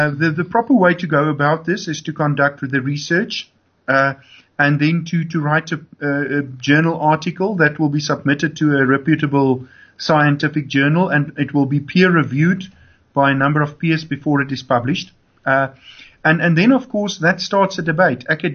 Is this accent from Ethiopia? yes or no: no; South Africa; Certainly, I think as a South African, I'm proud of Casta